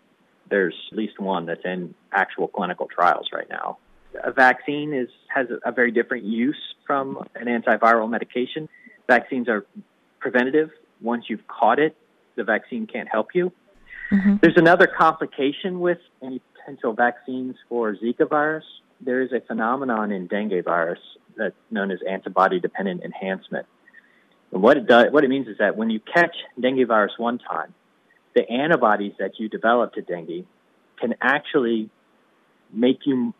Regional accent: Naples, Florida, United States; It was only a matter of time before it got to Florida, where I'm from Naples. I grew up here. I have a family here.

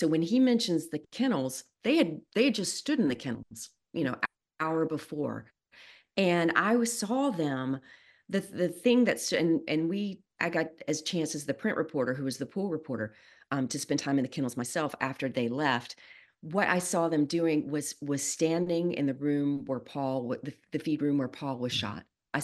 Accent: Wilmington, United States; I grew up in Wilmington. She spent her junior high school years in Wilmington.

